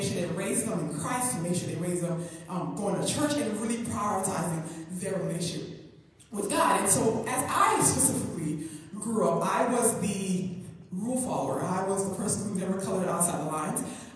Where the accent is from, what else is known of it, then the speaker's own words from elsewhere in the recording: Florida, United States; I'm from Florida. Was born and raised in Florida. And when I went off to college, I went to college all the way to Pennsylvania.